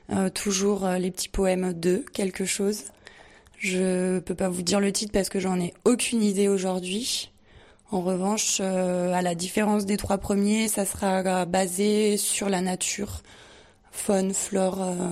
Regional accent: Montgenèvre, Provence-Alpes-Côte d'Azur, France; Je suis originaire des Hautes-Alpes, je suis native de Montgenèvre. Je suis une maman, une jeune maman, entre guillemets, parce que j'ai 38 ans

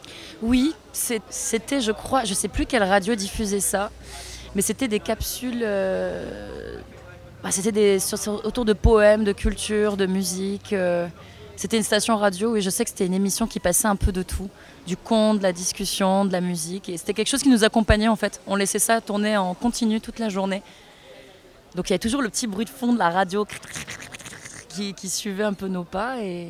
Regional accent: Algeria; Alors moi j'ai grandi en Algérie et la radio était en français.

